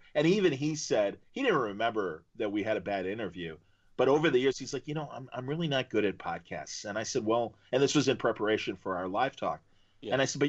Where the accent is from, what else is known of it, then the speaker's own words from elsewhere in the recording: Chicago, Illinois, United States; I'm like, I'm from Chicago. You're not impressing me.